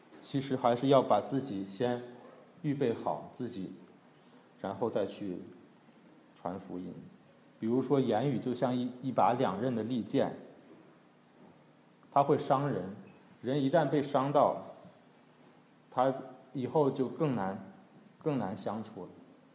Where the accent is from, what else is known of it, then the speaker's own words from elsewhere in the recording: China; 再看我们中国人、亚洲人